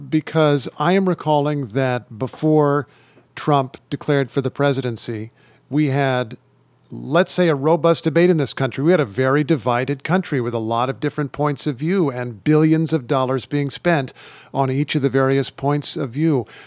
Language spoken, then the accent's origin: English; Indiana, United States; I grew up in Indiana. I went to school in Kentucky.